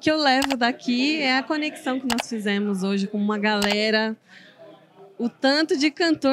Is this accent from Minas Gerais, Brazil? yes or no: no; Bauru, São Paulo, Brazil; sou de Bauru, interior de São Paulo, vim para Goiânia para participar da feira, né?